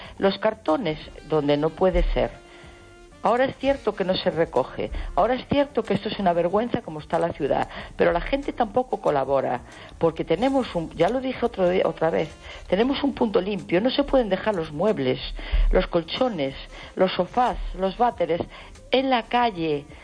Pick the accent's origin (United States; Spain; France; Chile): Spain; A Coruña, Galicia; Me da vergüenza decir que soy de La Coruña, porque viajé toda España y ciudad más sucia que esta no la vi.